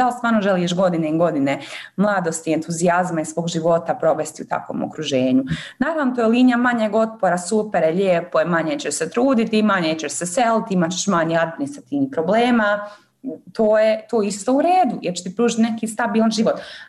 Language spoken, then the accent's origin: Bosnian; Bosnia & Herzegovina; U Evropskom parlamentu sam se zaposlila kao Bosanka i Hercegovka i trebalo je posebno odobrenje da se zaposlim, jer nisam državljanka Evropske unije